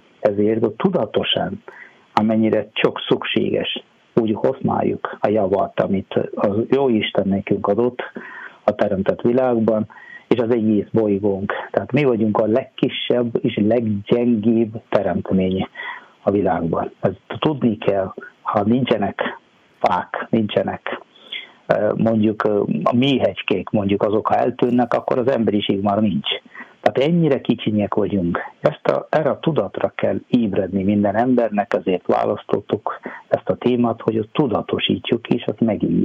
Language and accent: Hungarian; South India, India; Hungarian is a second language; now in Hungary; egyébként Dél-Indiából származom, már 23 éve vagyok, itt 24. évben vagyok. Hát én 2003. október 9-én érkeztem Magyarországra